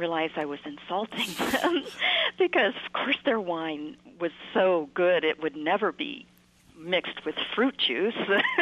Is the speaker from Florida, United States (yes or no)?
yes; Florida, United States; I grew up in Florida